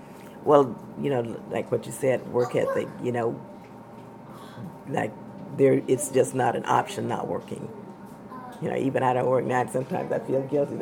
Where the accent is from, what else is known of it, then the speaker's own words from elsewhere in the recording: Georgia, United States; moved away; people think that because I was born in Georgia, grew up in the country, a lot of stuff I do not eat.